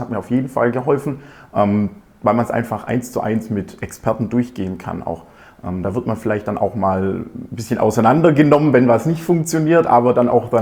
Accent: Baden-Württemberg, Germany; ich bin 22. Ich komme aus der Nähe auch von Aalen.

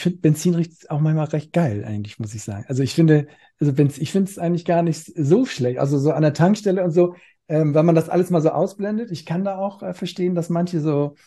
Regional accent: Cologne, North Rhine-Westphalia, Germany; Lützerath, ich komme hier aus Köln, ist ja hier direkt um die Ecke

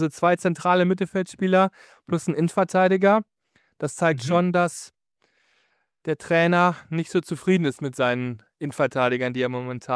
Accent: North Rhine-Westphalia, Germany; ich komme ja aus der Nähe von Ostwestfalen

